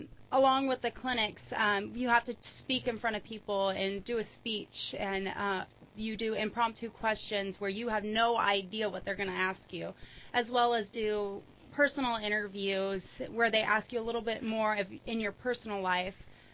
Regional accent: Redding, California, United States; also born or lived in Palo Cedro; Reading, California, as well as Palo Cedro.

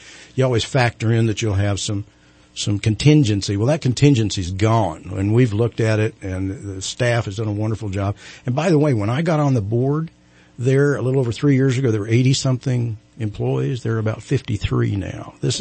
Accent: California, United States; And I said, "No, actually, I'm from California."

